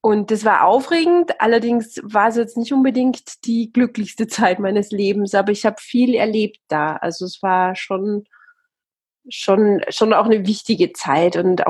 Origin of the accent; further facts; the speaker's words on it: Austria; also born or lived in South Africa; now in Bavaria, Germany; eigentlich bin ich Österreicherin, also meine Eltern sind beide Österreicher und dann haben sich die irgendwann mal getrennt und dann bin ich in Österreich aufgewachsen.